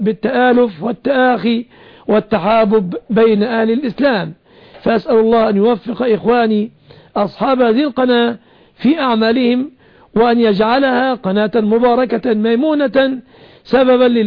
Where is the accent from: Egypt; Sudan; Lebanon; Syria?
Egypt; بلادنا مصر